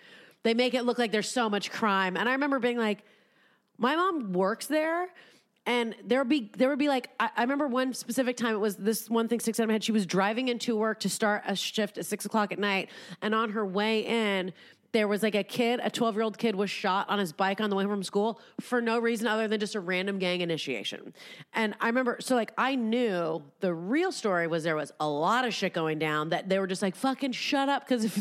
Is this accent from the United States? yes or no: yes; Los Angeles, California, United States; And I grew up and lived in East LA for a few years when I was a kid.